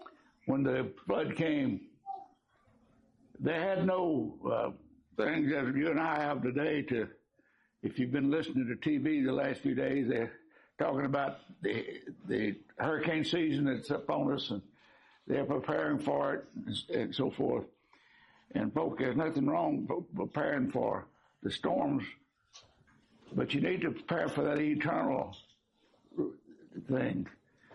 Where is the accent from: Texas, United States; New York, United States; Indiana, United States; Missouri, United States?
Texas, United States; Nacogdoches; We're from Nacogdoches, and our family is buried at Old North Church, which is the oldest church in Texas, existing church, up north of Nacogdoches, about 2 or 3 miles.